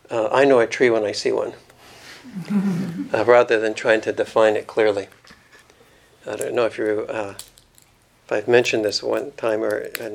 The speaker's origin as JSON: {"language": "English", "town": "Calgary", "region": "Alberta", "country": "Canada", "tie": "born or raised there", "said": "When I was a child growing up in Calgary, there were no big trees around where I lived. We kind of lived always on the outskirts for some reason."}